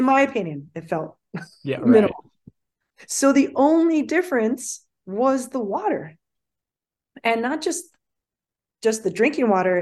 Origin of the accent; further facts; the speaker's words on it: Hawaii, United States; The first time that I traveled back to Hawaii Island, because I'm from Hawaii Island, to go hang out with my family for a week